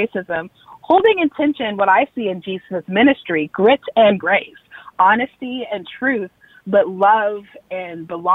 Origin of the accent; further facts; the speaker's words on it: Texas City, Texas, United States; So I am from Texas. I'm a very proud Texan. And I originally am from a small town in Texas called Texas City, Texas. It's surrounded by refineries.